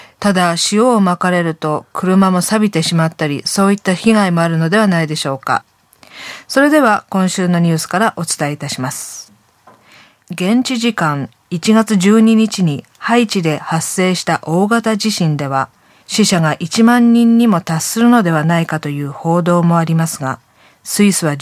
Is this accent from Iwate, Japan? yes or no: yes; Morioka, Iwate, Japan; 私の故郷の方言を思い出すんですけれども